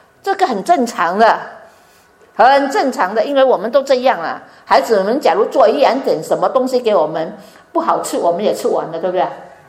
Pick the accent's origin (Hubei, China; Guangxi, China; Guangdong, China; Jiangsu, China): Guangdong, China; Chaozhou; first language Teochew; 我是潮州人，我们去教会之后呢，我们就会讲普通话啦，不用说读书就会普通话。然后广东话是教会那边学的，因为教会都是传道人牧师都是香港来的，就所以我们全部讲广东话。